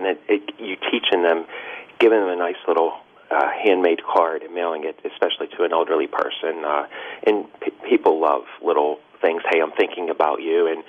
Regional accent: Pittsburgh, Pennsylvania, United States; And in my experience growing up in Pittsburgh, it's just so important that you have the faith

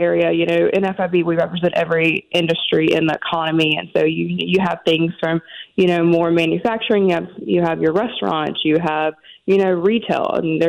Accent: Arkansas, United States; I'm originally from Arkansas, but okay. Sometimes people say you can hear it, you can't.

